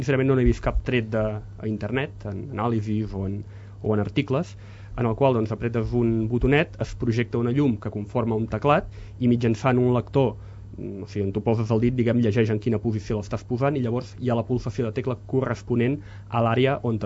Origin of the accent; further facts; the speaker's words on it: Catalonia, Spain; jo estic acostumat a parlar en català, que és la meva llengua paterna, i en portuguès, que és la meva llengua materna, i el castellà tinc un accent que... En fi, em clifen de seguida que sóc català.